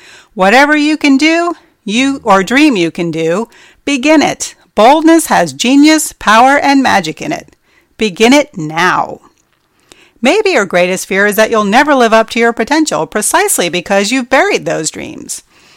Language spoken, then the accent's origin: English; New Jersey, United States; I grew up in New Jersey in an area where pretty much everybody had a bad attitude about life.